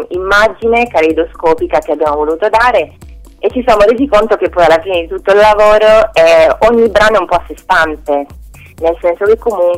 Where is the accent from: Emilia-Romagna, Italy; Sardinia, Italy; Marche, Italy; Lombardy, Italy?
Sardinia, Italy; Io ad esempio a un certo punto ho voluto scrivere una frase in sardo perché sono sarda